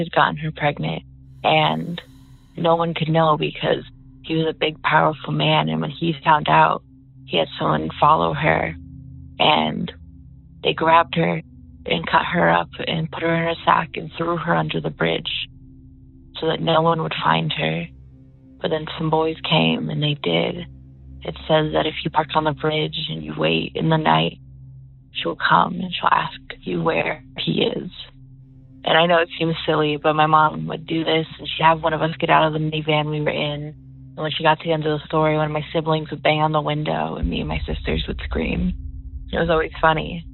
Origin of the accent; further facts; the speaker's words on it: Pennsylvania, United States; I'm from Northeast Pennsylvania.